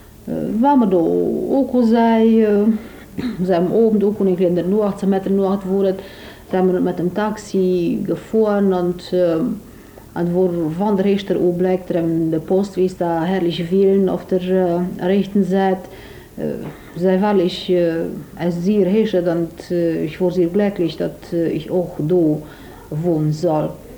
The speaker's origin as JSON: {"language": "German", "town": "Bistrița", "region": "Bistrița-Năsăud", "country": "Romania", "tie": "born or raised there", "said": "ich lebe jetzt in Krun, aber ich bin in Senkirchen geboren und habe 7 Jahre gelebt. Und dann sind wir in der Stadt gekommen und sind damals in Bistritz gelebt. Vor 3 Jahren sind wir nach Krun gezogen"}